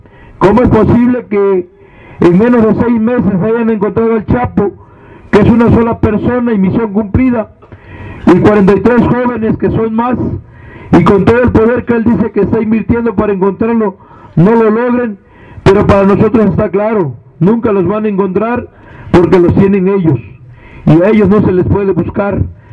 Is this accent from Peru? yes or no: no; Tlaxcala, Mexico; Se supone que como mexicanos somos dueños del territorio